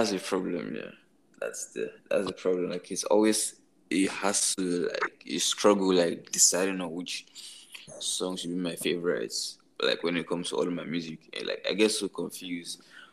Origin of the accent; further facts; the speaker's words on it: Lagos, Nigeria; my folks are both from Edo State, so like born and bred in Lagos